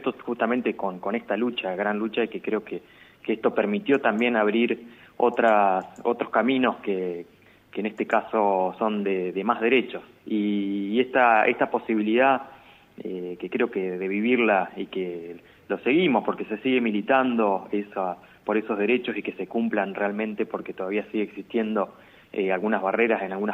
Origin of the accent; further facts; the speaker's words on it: La Adela, La Pampa, Argentina; Yo soy de la Adela, así que en mi escuela tuvimos la experiencia